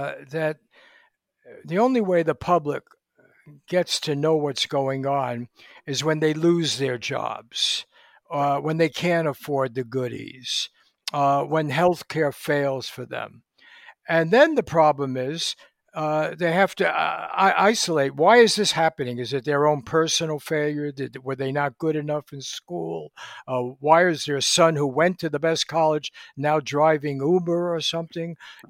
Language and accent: English; New York City, New York, United States; And even when I grew up in New York City, I think you had 19 newspapers, you know.